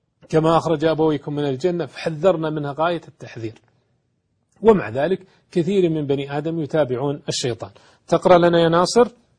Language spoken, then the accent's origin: Arabic; Saudi Arabia; والحمد لله هذه من خصائص الجميلة في بلادنا المملكة العربية السعودية بحمد الله